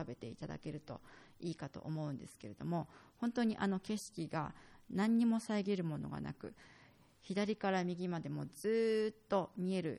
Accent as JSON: {"language": "Japanese", "region": "Kanagawa", "country": "Japan", "also_born_or_lived": "Matsumoto, Japan", "said": "私自身は神奈川県出身なんですけれども、私の両親は長野県出身なので、親戚のほとんどがその周辺に住んでいます。"}